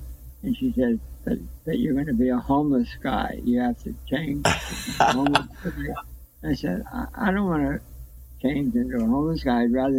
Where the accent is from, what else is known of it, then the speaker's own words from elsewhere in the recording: Los Angeles, California, United States; And, I grew up in Los Angeles